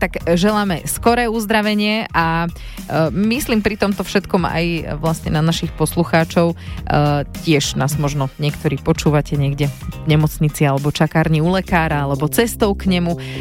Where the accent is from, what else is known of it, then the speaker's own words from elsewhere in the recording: Žarnovica, Banská Bystrica Region, Slovakia; lebo Ostrý Grúň je pri Žarnovici, odkiaľ pochádzam.